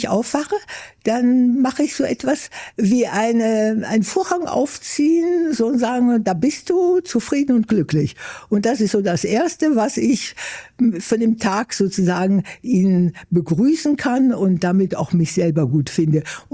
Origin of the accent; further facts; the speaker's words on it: Germany; moved away as an adult; now in Brazil; Ja, das war nach dem Krieg. Ich wollte aus dem eigentlich kaputten Deutschland, aber auch aus der Familie mal raus.